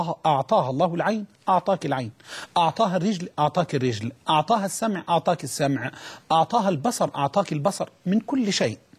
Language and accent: Arabic; Libya; وبالنسبة أيضا بإذن الله إلى بلدتنا الطيبة ليبيا.